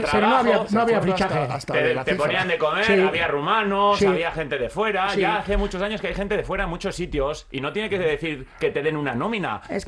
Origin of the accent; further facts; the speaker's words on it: Getxo, Basque Country, Spain; yo me considero de Getxo, ¿vale? Aunque sí, yo pero, soy pero canterano, como... yo sí, preferiría ser sí, canterano de Getxo, que sí, es lo que yo me considero sí, porque he estado allí viviendo toda la vida